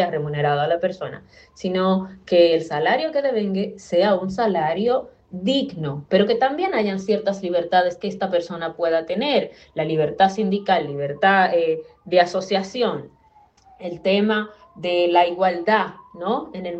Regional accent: Dominican Republic; De República Dominicana.

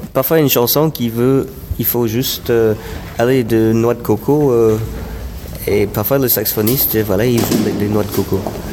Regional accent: Dundee, Scotland, United Kingdom; born there; French is a second language; Je suis né à Dundee, en Écosse.

